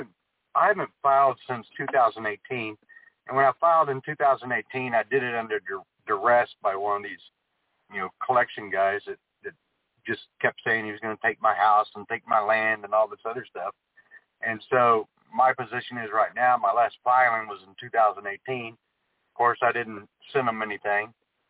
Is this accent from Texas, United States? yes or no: yes; Texas, United States; I'm from Texas.